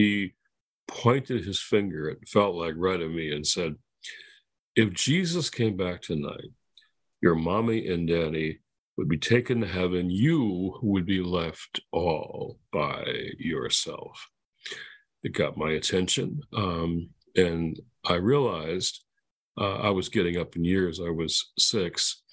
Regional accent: Detroit, Michigan, United States; I was born and raised in Detroit.

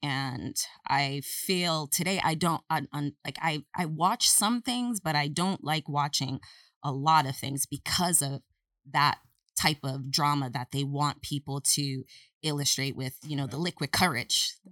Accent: Cambridge, Massachusetts, United States; That was never my thing because born and raised in Cambridge, Massachusetts, the right. world

